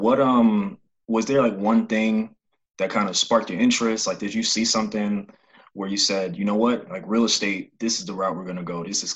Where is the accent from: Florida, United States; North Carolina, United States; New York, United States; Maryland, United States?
New York, United States; Brooklyn; I grew up in Brooklyn. I've been out here about 3 years.